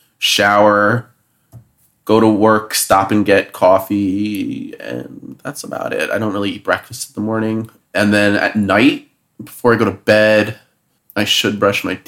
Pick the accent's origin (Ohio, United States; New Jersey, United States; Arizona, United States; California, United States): New Jersey, United States; I see, like, I'm from Jersey. I see trees.